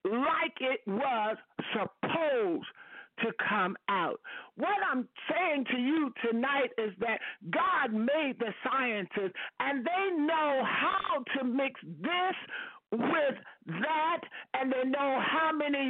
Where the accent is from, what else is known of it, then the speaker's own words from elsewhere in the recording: New York, United States; I'm grateful tonight for Cuomo, my home state, you know, New York, for the governor and my home state, New York